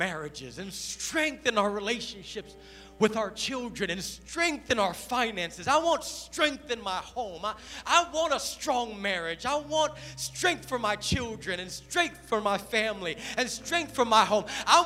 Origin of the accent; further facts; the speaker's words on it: Brooklyn, New York, United States; born there; See, many of you don't know that I was born in Brooklyn, New York. I was born in Brooklyn to parents who were on the brink of divorce.